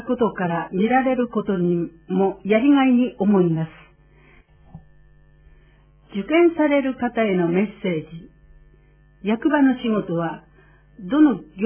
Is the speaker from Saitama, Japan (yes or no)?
no; Yachiyo, Ibaraki, Japan; 生まれ育った八千代町をずっと住み続けたい町にしたいと考え志望しました。